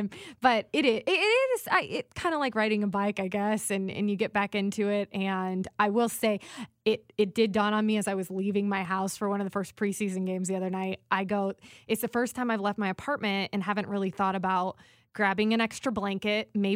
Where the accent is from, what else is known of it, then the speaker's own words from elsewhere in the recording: Indiana, United States; my roots growing up in Indiana. I played basketball through high school